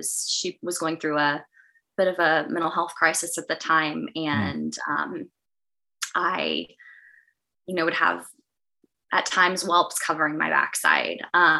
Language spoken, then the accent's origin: English; Springdale, Arkansas, United States; but I grew up in Northwest Arkansas, a little town called Springdale.